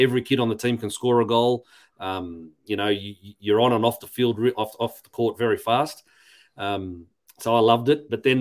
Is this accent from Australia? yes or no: yes; Sydney, New South Wales, Australia; accent: Aussie; You can tell probably by my Aussie accent. There's no Greek accent there. Born in Australia. I grew up in Australia in Sydney. But Greek parents.